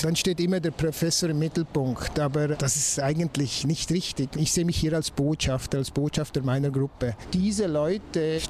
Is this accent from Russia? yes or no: no; Valais, Switzerland; Man hört es ja leicht, ich bin Schweizer, bin im Wallis aufgewachsen. Da habe ich die schulische Laufbahn durchlaufen. Bin dann nach Zürich gewechselt zum Chemiestudium